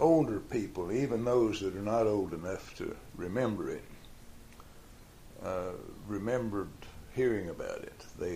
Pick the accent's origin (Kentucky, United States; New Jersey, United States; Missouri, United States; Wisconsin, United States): Kentucky, United States; Hazard; I was born in Hazard, Kentucky, in the mountains in 1929. And I lived in town